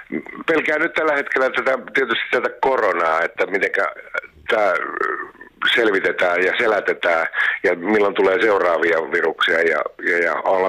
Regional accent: North Karelia, Finland; me molemmat olemme Pohjois-Karjalasta kotoisin

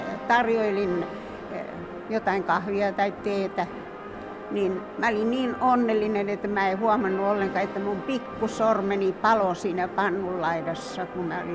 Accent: Kangasala, Pirkanmaa, Finland; mä olin silloin nuorena 15 vanhana, kun mä olen Kangasalta

